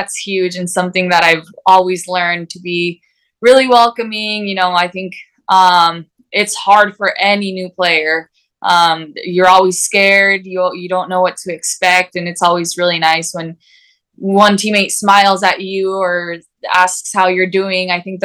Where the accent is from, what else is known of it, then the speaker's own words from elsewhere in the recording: American Falls, Idaho, United States; I'm from American Falls, Idaho. I grew up in American Falls, Idaho, which is a town of 4,500 people.